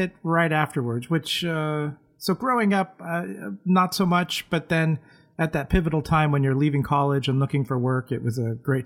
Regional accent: San Jose, California, United States; now in Sacramento, United States; I grew up in San Jose, California. So Silicon Valley.

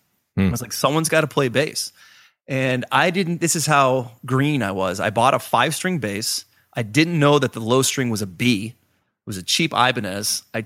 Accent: Pittsburgh, Pennsylvania, United States; Growing up in Pittsburgh, as a youth, you usually just listen to your parents' records or what they're playing on the radio.

